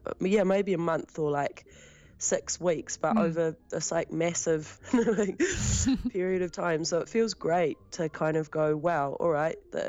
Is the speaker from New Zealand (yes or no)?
yes; New Zealand; like I feel like solidly like I'm from this whenua